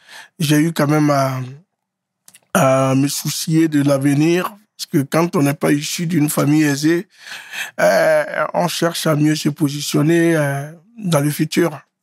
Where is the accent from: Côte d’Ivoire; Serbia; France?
Côte d’Ivoire; Anoumabo, Abidjan; nous on vient d'Anou Mambo. Donc c'est toujours, voilà. Et quand les gens viennent à Abidjan aujourd'hui, ils veulent voir où est Anou Mambo, ou à Numambo, c'est devenu comme un petit site touristique.